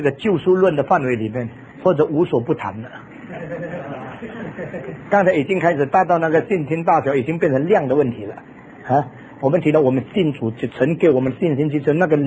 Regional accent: China; 我们中国人谈到这个灵性好

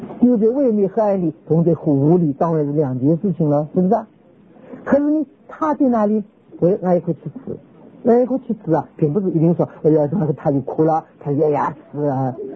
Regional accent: China; 像我们中国人所说的，这就是一种深深通会的一种处词

